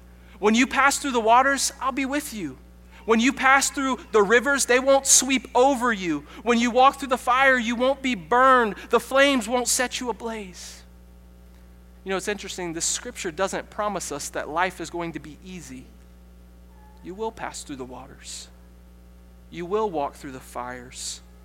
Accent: Monroe, United States; You know, I'm from Monroe.

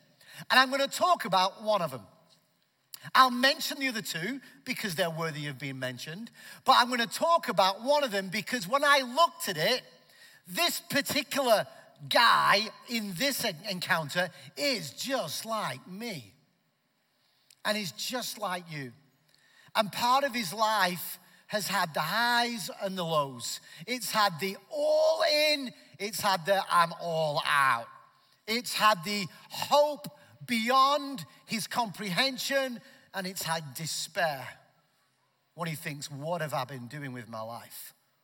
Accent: Preston, North West England, United Kingdom; now in Arizona, United States; Me, my family of six arrived here from the northwest of England. Okay, near Manchester, Liverpool, that area, a city called Preston, and that was, we have been in Arizona since 2015.

